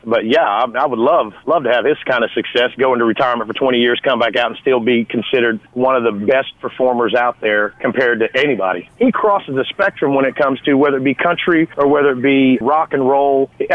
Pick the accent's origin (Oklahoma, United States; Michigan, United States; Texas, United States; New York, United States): Oklahoma, United States; I'm born and raised in Oklahoma, so Red Dirt is, that's just part of our culture up there.